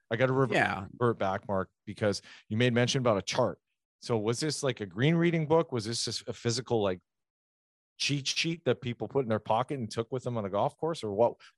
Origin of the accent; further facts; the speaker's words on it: Canada; I grew up in Canada playing a lot of POA greens.